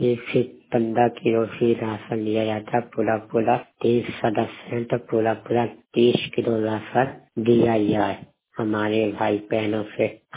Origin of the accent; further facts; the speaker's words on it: Satna, Madhya Pradesh, India; मध्य प्रदेश सतना का रहने वाला हूँ।